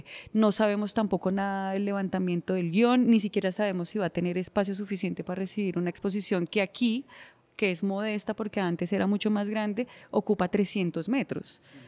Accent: Bogotá, Bogotá Capital District, Colombia; nosotros como bogotanos y bogotanas, ahí sí muy centralizado

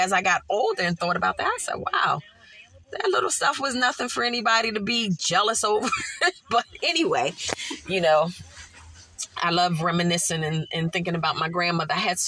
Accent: Philadelphia, Pennsylvania, United States; You know, I'm from Philly. And, you know, growing up back, you know, way back when I was a little girl, I walked the streets with my grandmother

